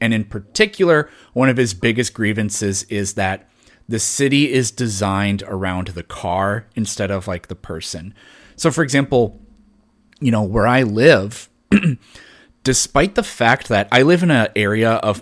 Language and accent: English; South Dakota, United States; and I'm originally from South Dakota, and the biggest city in South Dakota, Sioux Falls, is a little bit bigger than that.